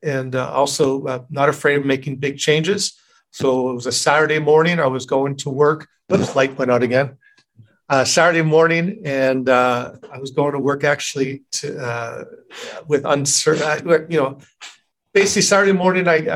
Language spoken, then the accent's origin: English; Montreal, Quebec, Canada; born there; I was born actually in another country. I was born in Montreal, Canada. So a bilingual city.